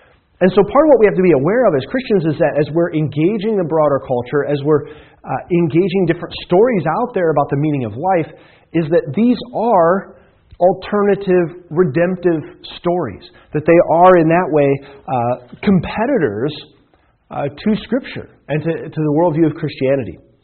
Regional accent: Iowa, United States; because where I grew up in Iowa, we didn't have this kind of thing.

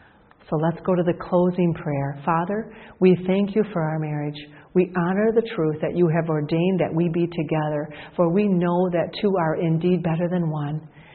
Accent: Michigan, United States; and we're from Michigan, and the weather was horrendous.

